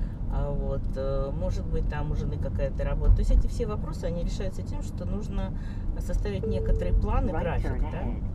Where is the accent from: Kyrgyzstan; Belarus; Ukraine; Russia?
Ukraine; Kharkiv, Kharkiv Oblast; я из Харькова.